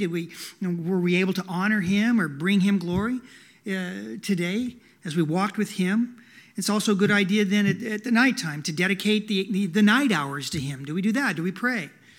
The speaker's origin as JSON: {"language": "English", "town": "Tallala", "country": "United States", "tie": "born or raised there", "said": "I'm from Tallala, or not from, but I was raised in Tallala."}